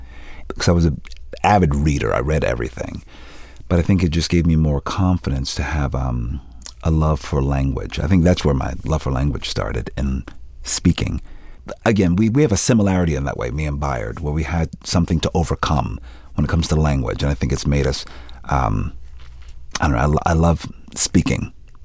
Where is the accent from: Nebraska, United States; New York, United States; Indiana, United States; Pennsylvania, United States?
Pennsylvania, United States; Philadelphia; I'm from Philadelphia. We don't sound like that.